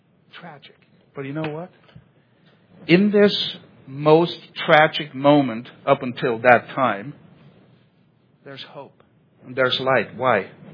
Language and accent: English; Switzerland; English is a second language; I know I'm from Switzerland, but I'm aware this is bad grammar.